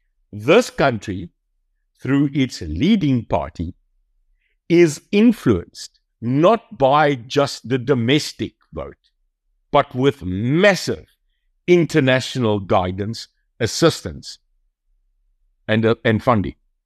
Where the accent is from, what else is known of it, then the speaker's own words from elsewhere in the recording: South Africa; I am a grandfather, I am a dad, I am a South African.